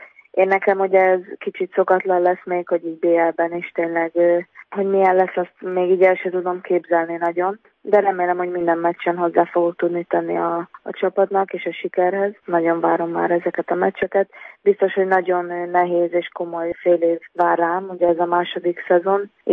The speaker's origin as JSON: {"language": "Hungarian", "town": "Dunaújváros", "region": "Fejér", "country": "Hungary", "tie": "born or raised there", "said": "Érzelmileg igen, mert ugye én ott nőttem fel, nekem odaköt a családom"}